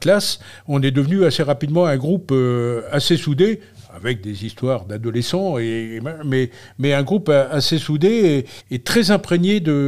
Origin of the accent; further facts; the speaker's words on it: Brest, Brittany, France; Alors, moi, je suis originaire de Brest. Donc, quand on est brestois, on a déjà un peu le sel dans les veines